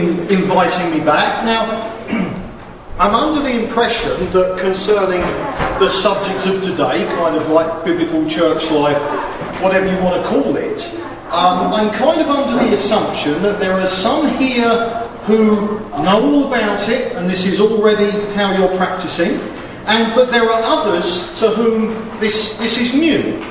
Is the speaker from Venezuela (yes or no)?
no; England, United Kingdom; now in United States; because I'm an Englishman in America, I'm just going to assume on the assumption that Americans are ignorant about everything.